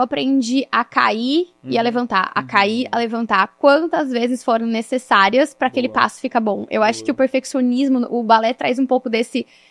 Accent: São Bernardo do Campo, São Paulo, Brazil; born there; Eu nasci em São Bernardo, na ABC Paulista. Sou da terra dos automotivos, da terra das fábricas de carro. E a minha família é toda de automotiva.

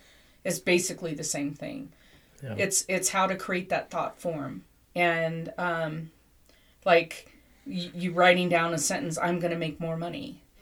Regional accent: Ireland; but I'm Irish, so give me a break.

